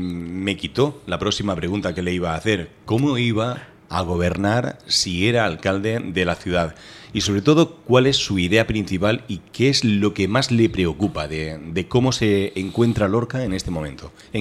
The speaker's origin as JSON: {"language": "Spanish", "country": "Ecuador", "tie": "born there", "said": "Lógicamente, como ecuatoriano de nacimiento"}